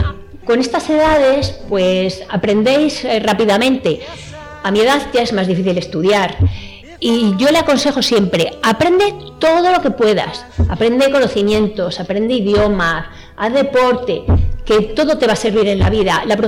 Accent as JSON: {"language": "Spanish", "town": "Valladolid", "region": "Castile and León", "country": "Spain", "tie": "born there", "said": "Pues yo nací aquí en Valladolid, en el año 1970."}